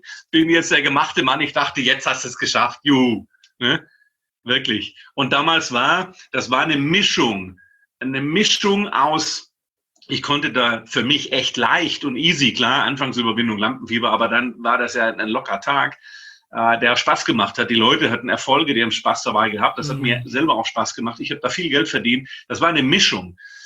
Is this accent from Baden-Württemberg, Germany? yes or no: yes; Baden-Württemberg, Germany; born there; ich bin ja im Schwabeländle geboren.